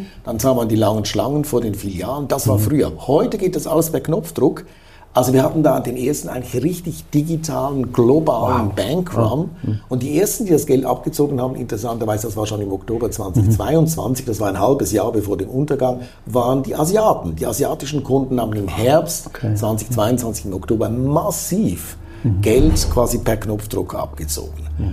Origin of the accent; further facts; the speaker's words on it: Zurich, Switzerland; ich bin Zürcher, ich bin aufgewachsen hier